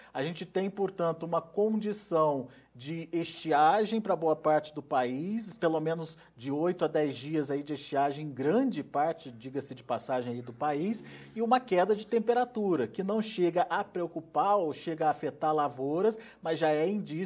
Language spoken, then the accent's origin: Portuguese; São Lourenço, Minas Gerais, Brazil; Eu sou aí do sul de Minas, sou de São Lourenço, conheço bem a região aí do sul de Minas.